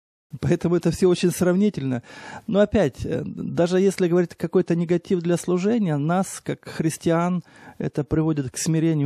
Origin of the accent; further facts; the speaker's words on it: Ukraine; Он не знал, что у нас с Украины, думал, что у нас с Великобритании.